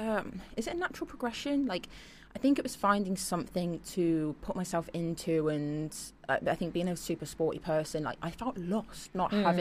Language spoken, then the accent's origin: English; Worcester, West Midlands, United Kingdom; I stayed in London last night, but I'm from Worcester.